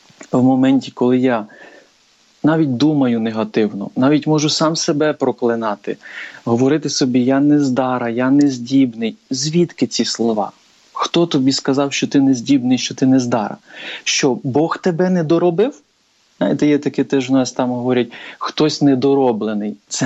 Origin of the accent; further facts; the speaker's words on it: Zakarpattia Oblast, Ukraine; У нас, наприклад, є, я родом з Закарпаття, є такі слова